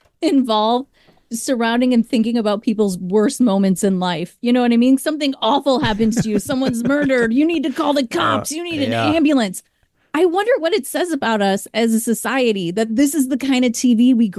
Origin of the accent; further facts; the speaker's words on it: Chicago, Illinois, United States; accent: Chicago; It's because my regular accent is so Chicago that when I try to lay it on, it just goes wild.